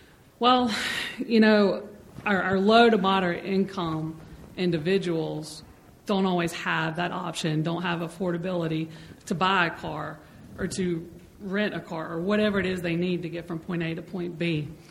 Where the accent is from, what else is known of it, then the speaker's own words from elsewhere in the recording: Valdosta, Georgia, United States; I moved from Valdosta, Georgia, born and bred, to Middle Georgia.